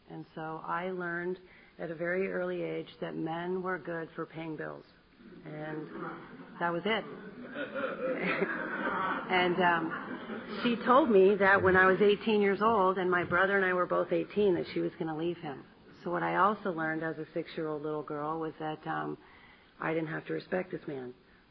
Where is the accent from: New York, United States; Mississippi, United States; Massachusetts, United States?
Massachusetts, United States; born there; I was born in Massachusetts in 1969, and I was the second child.